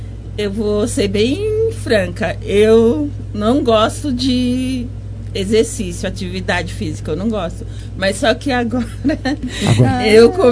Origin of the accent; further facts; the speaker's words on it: Uberlândia, Minas Gerais, Brazil; quando eu me mudei pra cá, porque eu não sou daqui, eu sou de Uberlândia.